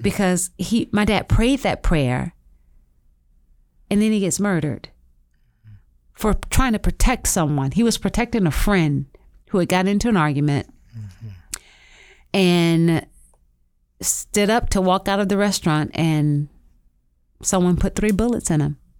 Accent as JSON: {"language": "English", "region": "Florida", "country": "United States", "tie": "born or raised there", "said": "growing up in Florida, we had, like, big"}